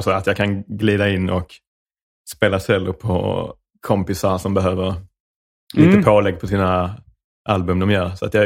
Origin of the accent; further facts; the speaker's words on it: Skåne, Sweden; Jag är ju uppvuxen utanför Ystad.